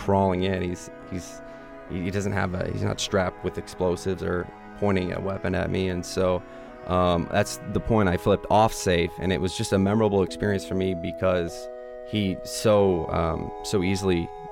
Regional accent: Omaha, Nebraska, United States; I'm from Omaha, Nebraska.

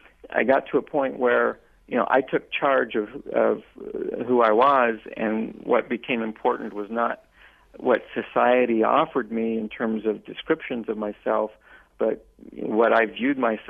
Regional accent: United States; I identify myself as an American

